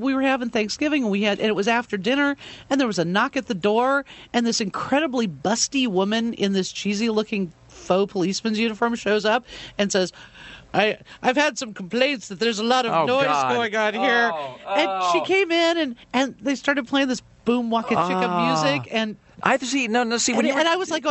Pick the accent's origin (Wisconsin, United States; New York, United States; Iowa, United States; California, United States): California, United States; Los Angeles; because I grew up in the Los Angeles area.